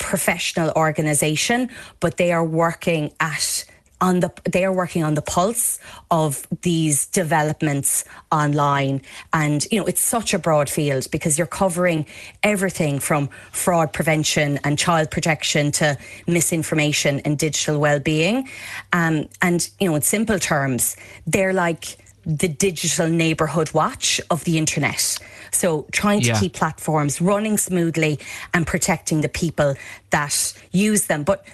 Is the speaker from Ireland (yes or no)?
yes; Tralee, Munster, Ireland; I'm originally from Tralee and I went to school here.